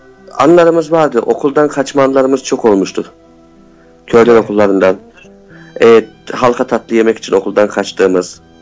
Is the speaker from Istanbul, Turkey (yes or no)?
no; Ankara, Turkey; bir Ankaralı olarak hissettiğim için evet